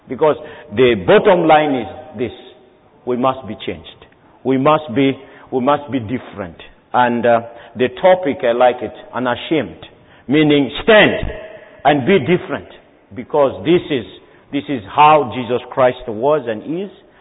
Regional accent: Madagascar; Big one is Madagascar, my home country

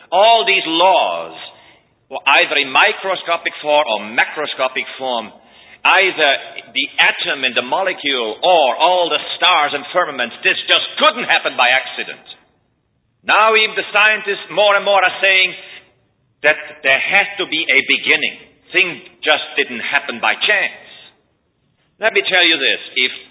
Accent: Switzerland; moved away as an adult; now in United States; I didn't even believe in God when I came to your country from Switzerland. I came from Switzerland only for one purpose, to make a pile of money and to live it up.

